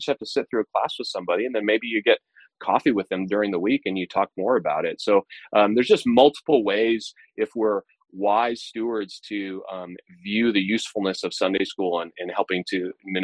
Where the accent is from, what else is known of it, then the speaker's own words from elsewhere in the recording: United States; It marks me, the fact that the 4th of July means something to us, Independence Day, marks me as an American. That's who I am.